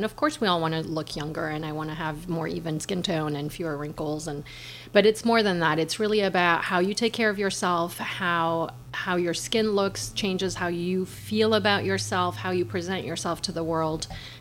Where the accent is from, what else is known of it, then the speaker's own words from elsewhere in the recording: Geneva, Switzerland; moved away as an adult; now in United States; I grew up in Geneva, and I ended up coming to the U.S. for college